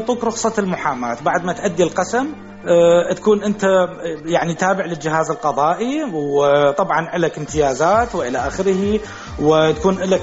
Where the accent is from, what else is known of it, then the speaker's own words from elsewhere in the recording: Iraq; now in Germany; عندنا بالعراق